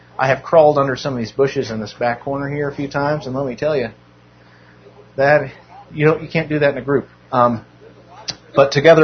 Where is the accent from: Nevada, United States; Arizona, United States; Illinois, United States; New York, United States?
Nevada, United States; Because growing up in Nevada in the casinos, there was none of that.